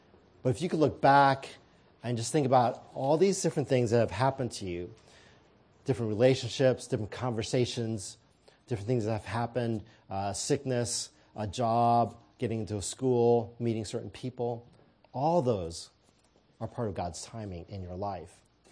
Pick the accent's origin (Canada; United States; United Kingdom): United States; St. Louis, Missouri; also born or lived in Kansas City, Missouri; So, for example, I was raised in St. Louis, Missouri, but I was born in Kansas City, Missouri.